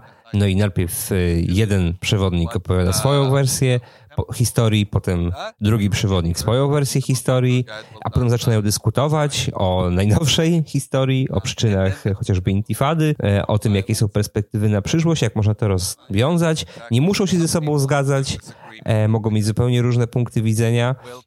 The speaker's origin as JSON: {"language": "Polish", "town": "Poznań", "region": "Greater Poland Voivodeship", "country": "Poland", "said": "Jako typowy poznaniak oczywiście od razu pytam o cenę"}